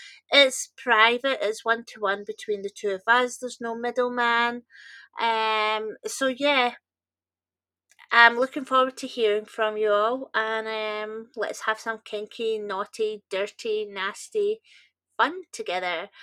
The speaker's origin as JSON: {"language": "English", "region": "Scotland", "country": "United Kingdom", "said": "little sample of my voice so that you can hear that I am indeed Scottish."}